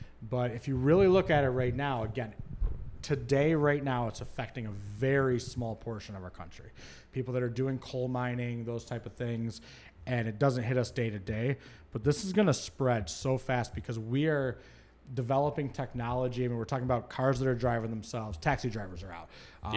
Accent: Michigan, United States; I mean, I grew up in Michigan. Our entire economy and everything in that state is buoyed

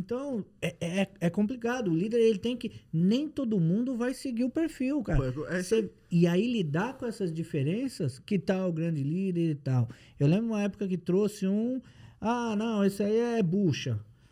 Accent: Rio de Janeiro, Brazil; sou casado, sou carioca.

